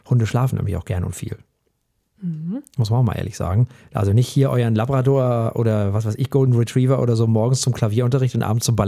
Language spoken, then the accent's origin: German; Flensburg, Schleswig-Holstein, Germany; meiner Heimat, nämlich mit dem Flensburger Radlerfrei der Flensburger Brauerei.